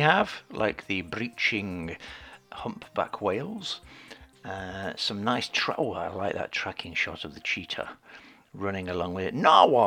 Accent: England, United Kingdom; or series three, as we English people like to call it.

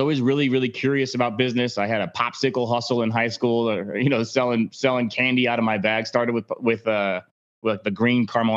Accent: Indiana, United States; I came from Indiana where I can remember the first examples of entrepreneurialism.

